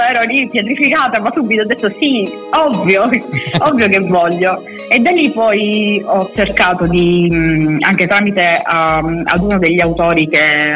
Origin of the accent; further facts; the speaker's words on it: Catania, Sicily, Italy; io sono siciliana, sono di Catania.